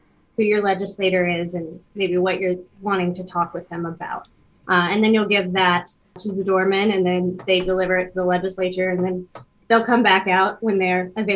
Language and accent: English; Centerville, Iowa, United States; I grew up down in Centerville, Iowa, in Appanoose County, most of the time on my family farm.